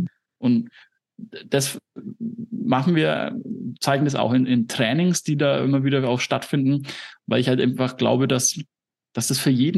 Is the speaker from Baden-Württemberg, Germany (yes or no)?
no; Nuremberg, Bavaria, Germany; egal ob das jetzt in Thailand ist oder in Nürnberg, da wo ich herkomme, oder in den USA